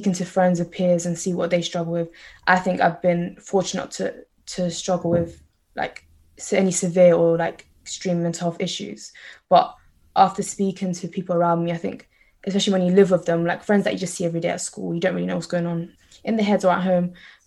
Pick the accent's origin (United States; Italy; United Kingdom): United Kingdom; London; the end of last year, I turned 20. I currently study economics at university. I grew up in London, in particular South London, and I am from an Eritrean heritage, with both my parents being Eritrean.